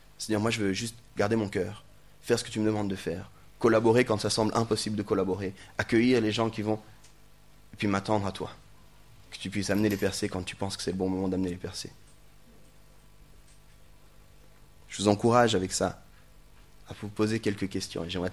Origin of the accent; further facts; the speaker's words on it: Mwanza, Tanzania; Bon, ici, ça va parce que je suis fils de Mwanza